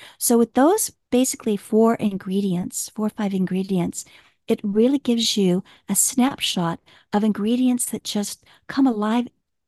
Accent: Midwest, United States; now in New York, United States; Growing up in the Midwest, food was always a big part of my growing up. Coming to New York was another aspect of it

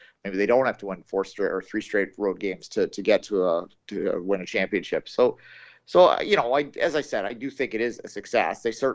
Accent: Belleville, Ontario, Canada; I was on my hometown radio station. A friend of the show, David Foote, had me on CJBQ Belleville this morning.

